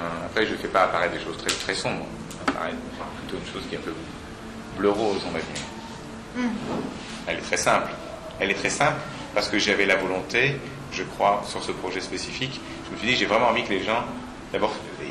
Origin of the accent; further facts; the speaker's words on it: France; en tant que Français, d'aller à 1h30 au nord de New York